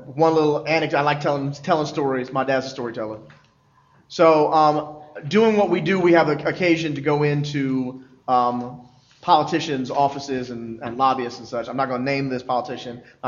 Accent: Philadelphia, Pennsylvania, United States; Philly. I'm from Philly.

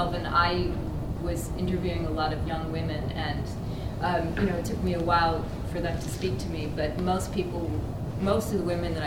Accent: United States; now in Bangkok, Thailand; I'm an American documentary filmmaker, but I live in Bangkok.

